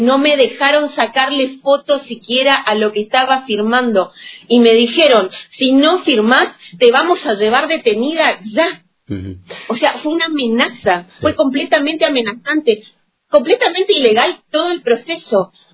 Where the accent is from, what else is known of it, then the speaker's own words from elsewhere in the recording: Posadas, Misiones, Argentina; soy de Posada, soy misionera.